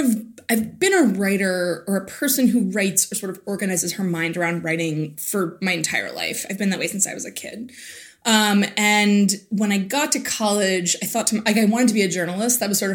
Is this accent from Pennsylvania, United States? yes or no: yes; Allentown, Pennsylvania, United States; I had never had, but I grew up in Allentown, so not too far away.